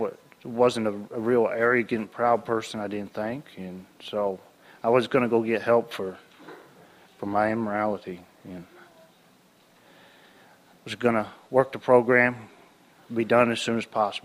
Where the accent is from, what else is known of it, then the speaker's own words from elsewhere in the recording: Illinois, United States; I'm from Southern Illinois.